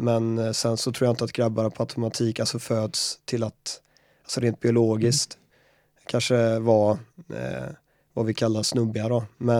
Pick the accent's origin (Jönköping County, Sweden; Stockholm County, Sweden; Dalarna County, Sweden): Jönköping County, Sweden; Jönköping; Jag håller inte på Jönköping Södra, jag kommer från Jönköping.